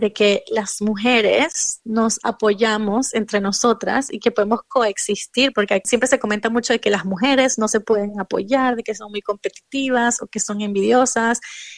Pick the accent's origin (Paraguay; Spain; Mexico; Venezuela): Venezuela; Y luego voy a estar yo, por supuesto, que soy venezolana.